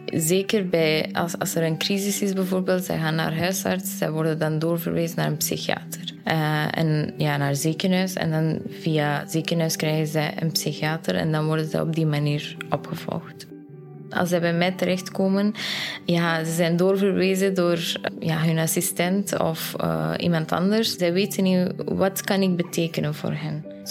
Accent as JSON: {"language": "Dutch", "country": "Afghanistan", "said": "Ik kom uit Afghanistan en er werd niet over emoties en gedachten en wat voel je en wat denk je."}